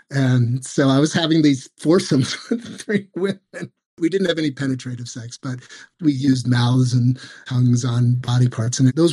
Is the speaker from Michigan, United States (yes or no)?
no; New York City, New York, United States; born or raised there